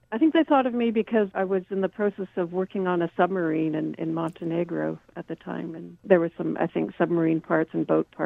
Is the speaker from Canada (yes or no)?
yes; British Columbia, Canada; I grew up on Vancouver Island and grew up in my mother's hair salon and, you know, grew up in a working class family